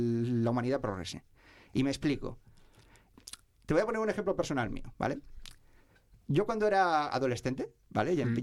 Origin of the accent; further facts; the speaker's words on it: Spain; como español, pues tengo la tranquilidad